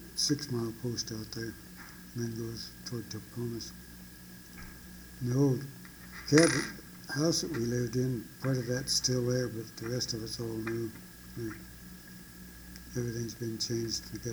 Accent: Sidney, Nebraska, United States; born there; now in Kremmling, United States; Well, I'm … I was born in Sidney, Nebraska, August

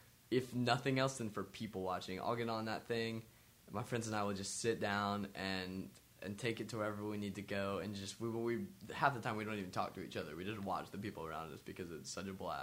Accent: Atlanta, Georgia, United States; I tell people I'm from Atlanta if they aren't from Georgia, and honestly, if they're not from Metro Atlanta, I'll tell people I'm from Atlanta simply because it's easier.

